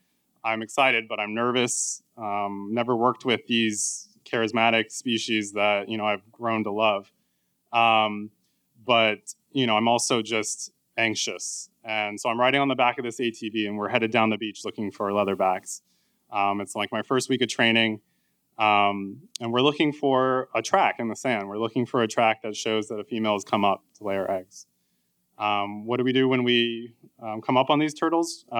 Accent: Jupiter, Florida, United States; So it's the summer after my undergrad, and I'm back in my hometown of Jupiter, Florida.

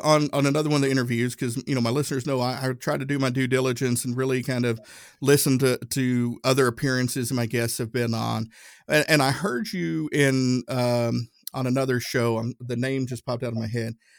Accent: Tennessee, United States; I grew up Southern Baptist. I'm from Tennessee.

